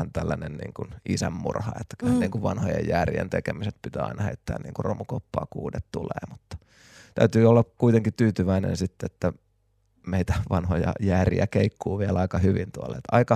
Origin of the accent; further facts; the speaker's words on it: Lahti, Päijät-Häme, Finland; Mä oon Mukkulasta kotoisin ja sinne pesäni rakentanut nyt sitten vielä aikuisella uudestaan. Että asun hyvin lähellä lapsuuskotia